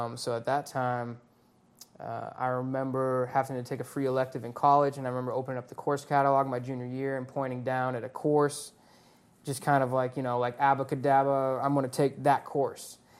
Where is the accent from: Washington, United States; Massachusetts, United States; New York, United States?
Massachusetts, United States; North Andover; I grew up in Massachusetts, went to high school in North Andover, Mass. Ended up at Colorado State University.